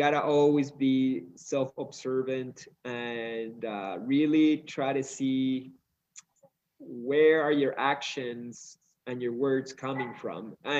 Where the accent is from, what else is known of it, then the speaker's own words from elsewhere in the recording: Peru; now in Canada; through Catholicism or Christianity, which is the culture I was brought up in here in Peru.